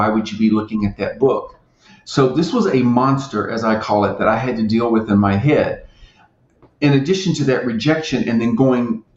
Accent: the South, United States; But yeah, my father was a Southern Baptist minister, and growing up in the South, especially in the 70s, people weren't coming out of the closet.

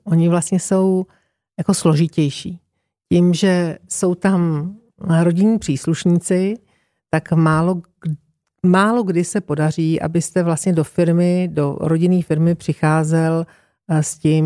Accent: Velké Popovice, Central Bohemian Region, Czechia; já jsem vlastně pocházím z kraje od Velkých Popovic

